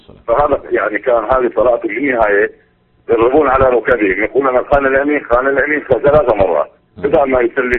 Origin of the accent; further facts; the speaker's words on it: Iraq; نعم عندنا أخوان الشيعة عندنا بالعراق